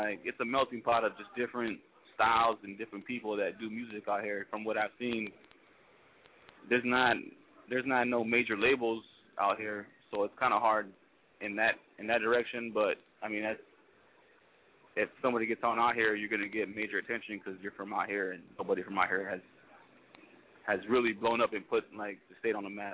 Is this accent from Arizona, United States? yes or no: yes; Phoenix, Arizona, United States; Yo, I'm from Phoenix, Arizona, man. I was originally born in California, but I moved here to Phoenix when I was 7, so I've been rocking with Phoenix since I was 7, you know what I mean?